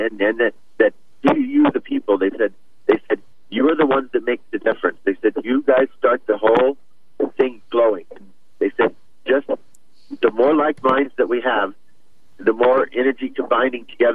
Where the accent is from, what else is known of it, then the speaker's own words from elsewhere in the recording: Midwest, United States; I'm from the Midwest where at least, I mean, we don't even have to lock our doors.